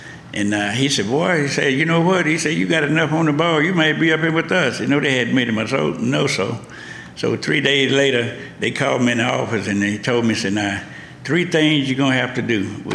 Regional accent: Lexa, Arkansas, United States; also born or lived in Marion; from Marion, Arkansas. I was born and raised in Phillips County, a little small town called Lexi.

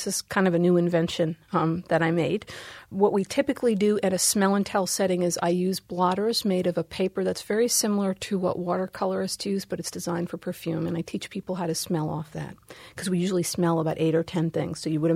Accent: Bronx, New York, United States; I grew up in the Bronx in twin apartment buildings and with people from a variety of cultures and backgrounds.

